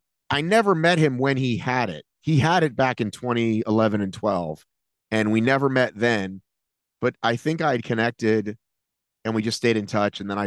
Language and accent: English; Boston, Massachusetts, United States; moved away as an adult; now in Los Angeles, United States; So I was born in Boston, and then my folks moved down here to suburbs. I lived a very suburban life in the late 80s, early 90s.